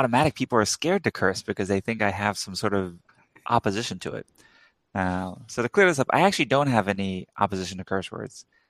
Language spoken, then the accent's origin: English; the South, United States; You know, I'm born and raised in the South